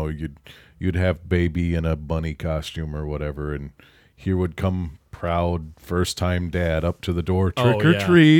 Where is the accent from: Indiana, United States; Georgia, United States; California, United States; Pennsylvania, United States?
Indiana, United States; I think the latest Halloween that we had growing up in Indiana was we were out until I want to say about 11:30 or midnight.